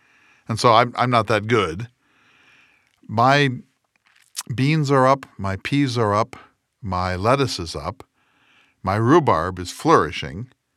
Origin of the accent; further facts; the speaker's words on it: Great Plains, United States; I come from the Great Plains